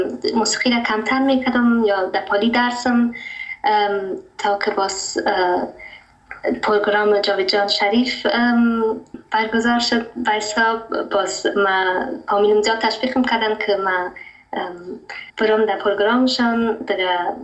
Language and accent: Persian; Germany; ما در آلمان تولد شدیم و امجا بزرگم شدیم، دیگه ما مکتب خلاص کردیم و فعلا امروز درس میخونم در فاکولته.